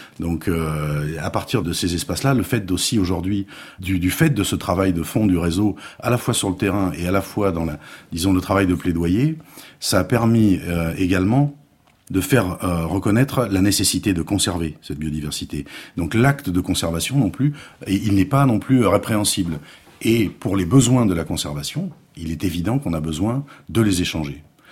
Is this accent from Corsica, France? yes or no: no; Paris, Île-de-France, France; born there; je venais pas de la terre, je venais du béton, je suis né à Paris